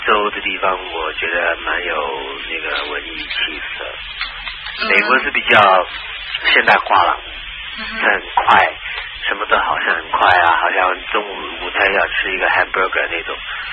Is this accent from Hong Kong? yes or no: yes; Hong Kong; 好像我们香港人吃啊那些都很重的嘛